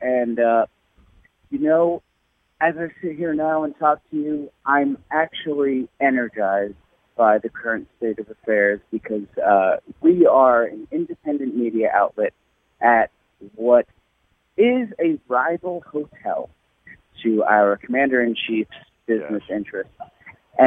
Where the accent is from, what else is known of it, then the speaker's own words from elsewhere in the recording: New York, United States; now in Washington, United States; And as a New Yorker, I can't stress enough just how much culture is happening here in the district.